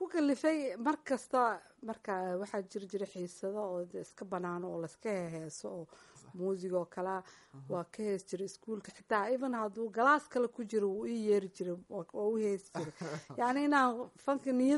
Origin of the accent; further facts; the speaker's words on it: Burco, Togdheer, Somalia; also born or lived in Mogadishu; waxan ku dhashay xamar yaraantayda intii hore ooga waxan ku soo barbaaray burco kadibna xamar baan ku soo noqday halkaasan iskuulka ka dhigan jiray